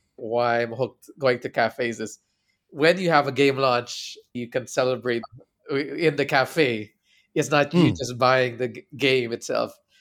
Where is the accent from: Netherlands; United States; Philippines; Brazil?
Philippines; from the Philippines.